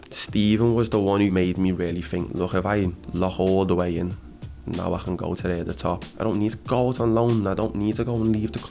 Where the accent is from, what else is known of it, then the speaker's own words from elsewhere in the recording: Liverpool, North West England, United Kingdom; I'm a Scouser. It was always my dream to play here.